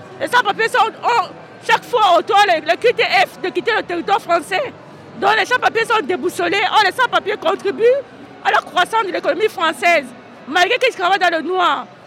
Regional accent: Cameroon; je viens du Cameroun.

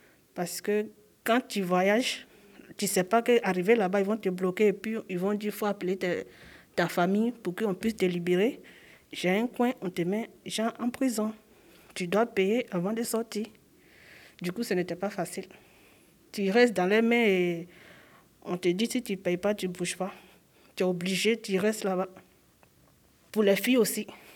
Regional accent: Danané, Montagnes, Côte d’Ivoire; moved away; Je viens de la Côte d'Ivoire, ma ville c'est Danané. Danané, c'est une petite ville de Côte d'Ivoire.

